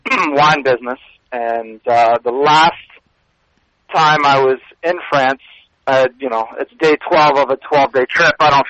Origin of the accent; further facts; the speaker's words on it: United States; I'm American.